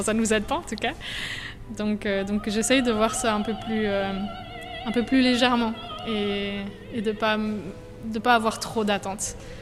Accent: Belgium; C'est quelque chose d'assez spécial en tant que Belge de pouvoir participer

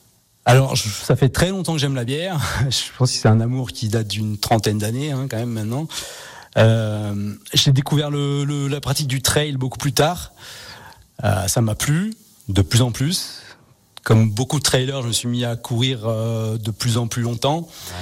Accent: Auvergne-Rhône-Alpes, France; puisqu'on est savoyard, et qu'on essaye de, dans la mesure du possible, de s'approvisionner en local

